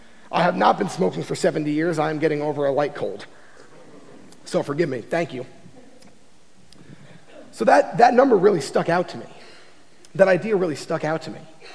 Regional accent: Smithtown, New York, United States; I grew up in Smithtown, New York. You know, I growing up, we moved there in third grade.

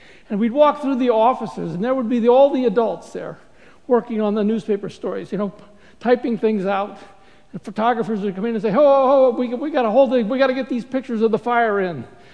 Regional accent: Ohio, United States; good morning, everyone. I grew up in Ohio a long time ago.

